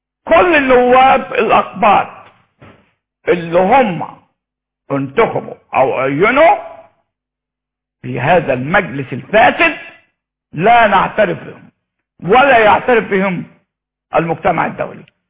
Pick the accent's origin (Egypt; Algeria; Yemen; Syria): Egypt